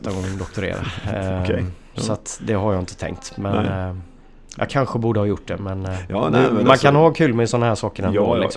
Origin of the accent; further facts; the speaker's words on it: Gothenburg, Västra Götaland County, Sweden; Alltså jag är uppvuxen på västkusten, jag är ju göteborgare från början.